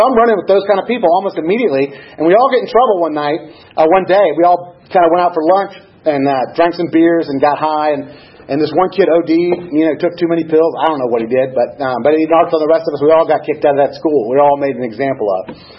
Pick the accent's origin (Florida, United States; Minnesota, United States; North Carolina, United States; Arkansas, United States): Florida, United States; Tampa; I grew up in Tampa, and I ended up in Gainesville, Florida, which is not a good town for an up-and-coming alcoholic.